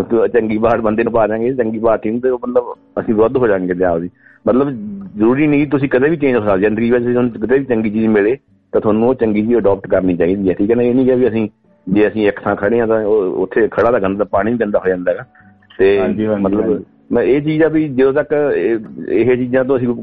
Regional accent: Punjab, India; ਮੈਂ ਖੁਦ ਪੰਜਾਬੀ ਹਾਂ

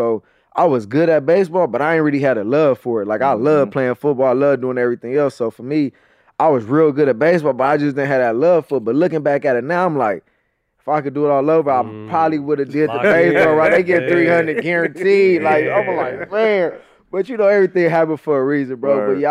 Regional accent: Los Angeles, California, United States; growing up in Leimert Park, you know, Crenshaw and Slauson was literally 10, 15 blocks down the street

